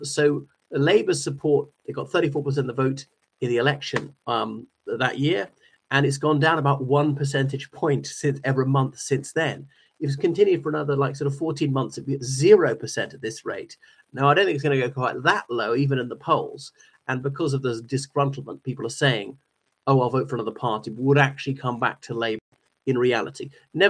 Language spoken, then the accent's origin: English; Ireland; from Ireland, waiting for the heating to kick in.